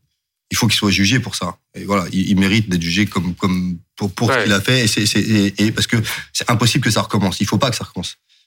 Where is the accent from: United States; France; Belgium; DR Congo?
France; Maurepas, Île-de-France; j'y ai né, j'ai grandi, j'étais directeur du service jeunesse, directeur du service des sports à Coignières, j'ai grandi à Morpa, je suis conseiller municipal à Morpa.